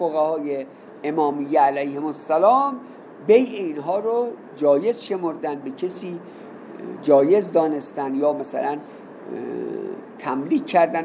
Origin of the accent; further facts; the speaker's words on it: Iran; بابا عراقیام خونهشون رو میفروشن مثل ما ایرانیام.